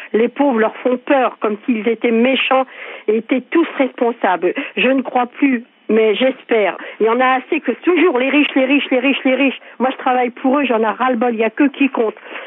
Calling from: Bourré, Centre-Val de Loire, France; de Bourret dans Loir-et-Cher.

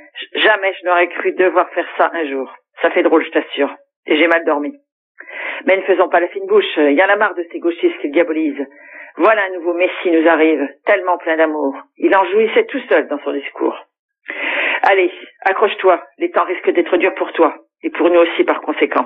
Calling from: Reims, Grand Est, France; de Reims. J'ai 53 ans

